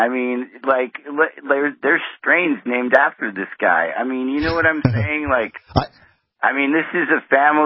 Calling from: Santa Cruz, California, United States; I'm calling from Santa Cruz, California, like the green capital of the world. There's nothing finer than it is here, my friend.

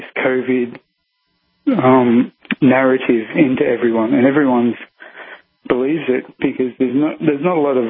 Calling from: Melbourne, Victoria, Australia; I'm in Melbourne. I'm in the outer suburbs.

